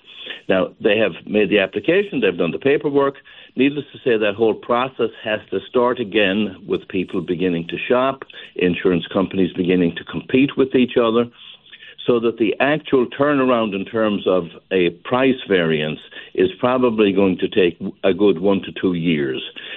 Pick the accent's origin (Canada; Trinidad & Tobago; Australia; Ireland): Ireland; moved away as an adult; now in United States; I've been here since 1971, which will tell you that I am an American at this point. I have been away from Ireland for a very long period of time, more than most people here have been alive.